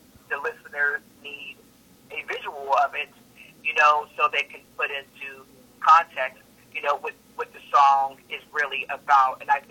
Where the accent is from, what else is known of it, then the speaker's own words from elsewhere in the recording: Compton, California, United States; I'm from Compton.